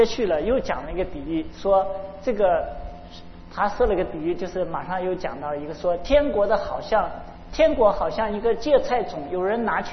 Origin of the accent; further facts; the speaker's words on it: China; 我们中国人有什么？